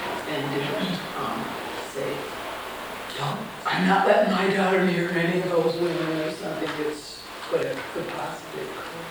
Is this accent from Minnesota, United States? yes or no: yes; Minnesota, United States; now in Seattle, United States; I live in Seattle now, but I'm from Minnesota originally. That's why I talk this way.